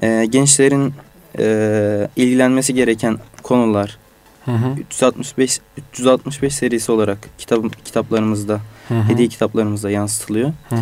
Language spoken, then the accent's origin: Turkish; Adana, Turkey; Memleketim Adana, 96 doğumluyum.